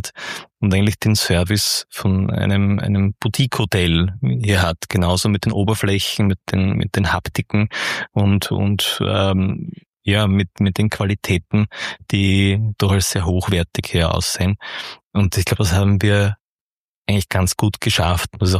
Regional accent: Neustadt, Germany; Also ich bin in Neustadt geboren, bin hier aufgewachsen, bin weiterhin wohnhaft hier, habe jetzt hier mein Hauptwohnsitz gemeinsam mit meiner Frau und meinen vier Kindern.

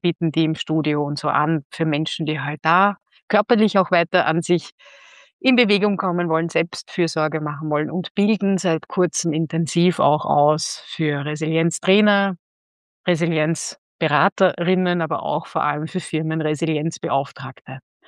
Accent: Sicily, Italy; mein Vater Tscheche war und ich bin in Sizilien groß geworden die ersten Jahre, weil da hat meine Eltern gerade dort unten gewohnt. Und dann eben immer wieder nach Tschechien.

